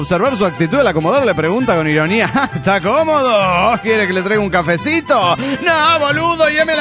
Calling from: Hidalgo del Parral, Chihuahua, Mexico; de Hidalgo, de Parral, México.

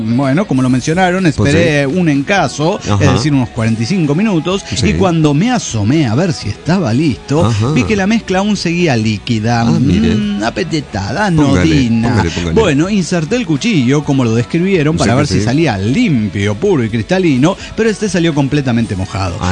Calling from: Caracas, Capital District, Venezuela; de Caracas, Venezuela.

